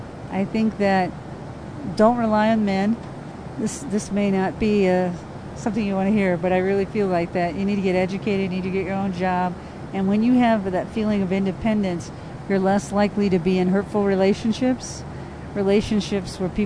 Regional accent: Geneseo, Illinois, United States; It was called Geneseo, and it's in Illinois, right in smack dab in the middle of farm country

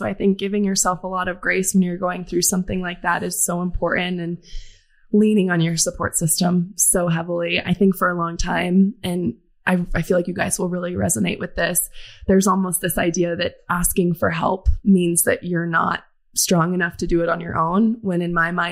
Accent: Denver, Colorado, United States; I grew up in Denver, so not far away from here. So anytime I get to come home, I'm so excited.

